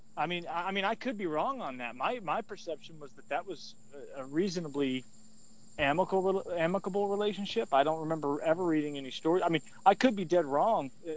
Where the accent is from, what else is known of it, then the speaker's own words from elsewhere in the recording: Chattanooga, Tennessee, United States; I'm from East Tennessee originally. I'm from Chattanooga originally, which is about, depending on what part of Chattanooga you're in, about 100 to 125 miles away from Knoxville.